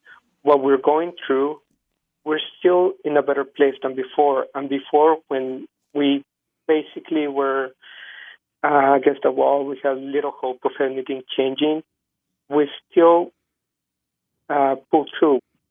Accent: Texas, United States; now in Vermont, United States; I'm from Texas, so I basically did not know what winter meant.

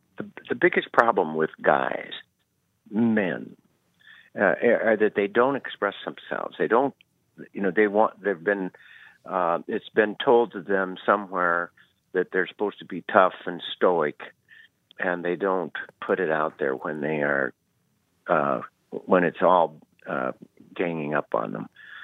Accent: Deschutes, Oregon, United States; I was a city guy. I grew up in Deschutes. It's not a city. It's a small town.

